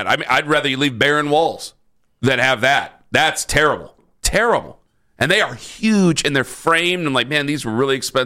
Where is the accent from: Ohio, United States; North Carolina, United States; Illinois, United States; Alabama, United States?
Ohio, United States; I'm from Stark County. That's the only thing I'm going to say.